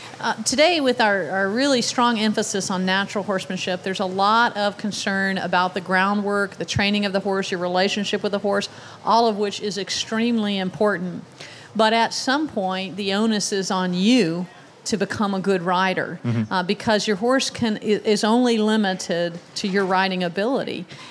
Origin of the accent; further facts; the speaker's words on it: Florida, United States; I grew up actually here in Florida. I'm a native Floridian, and I grew up riding English on the Hunter Jumper circuit.